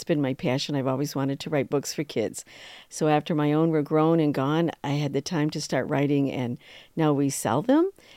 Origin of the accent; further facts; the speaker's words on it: Vestal, New York, United States; I grew up in Vesto, New York, in a little section called Ross